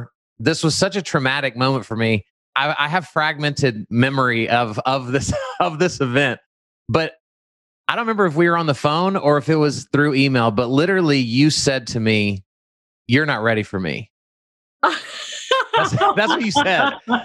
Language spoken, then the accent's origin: English; Texas, United States; So I'm from Dallas-Fort Worth. So we live in Dallas-Fort Worth.